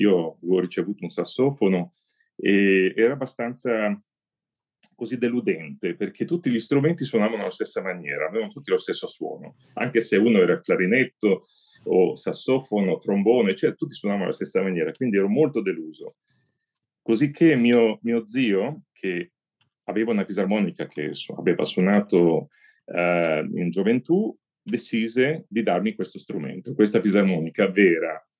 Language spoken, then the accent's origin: Italian; Tavullia, Marche, Italy; Io sono nato a Tavuglia, in provincia di Pesaro